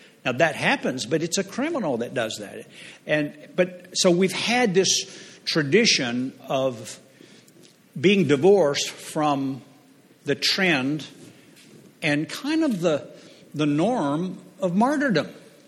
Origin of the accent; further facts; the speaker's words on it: United States; And if there was no other advantage than that in being an American, that would be enough.